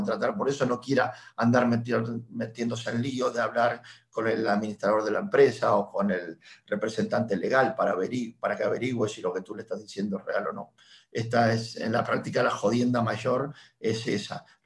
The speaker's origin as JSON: {"language": "Spanish", "country": "Mauritania", "said": "Por ejemplo, yo soy de Mauritania y Mauritania no me reconoce como de ese país."}